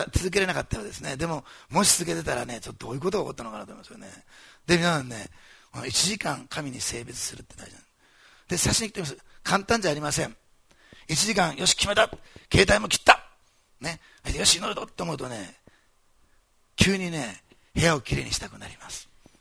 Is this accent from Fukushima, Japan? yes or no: no; Osaka, Japan; born there; 私大阪生まれで、大阪ってのはせっかちな街なんです